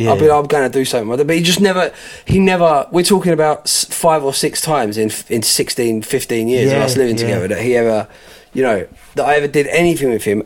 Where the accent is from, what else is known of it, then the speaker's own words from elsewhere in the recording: Enfield, London, United Kingdom; born there; So, although I was born in Enfield